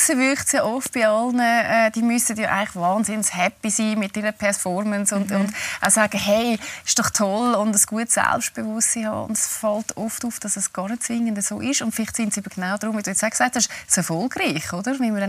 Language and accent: German; Switzerland; man muss sich da auch als Schweizer Kind sehr durchsetzen.